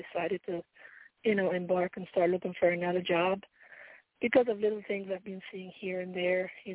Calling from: Pennsylvania, United States; I'm calling from Pennsylvania.

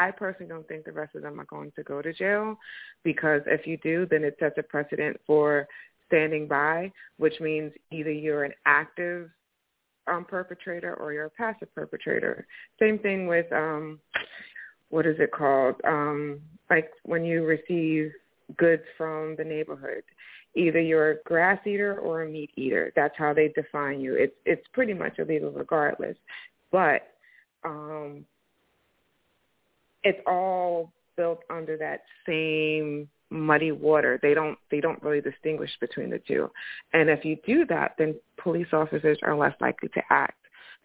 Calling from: New Jersey, United States; I didn't say this last time, but I'm from Jersey.

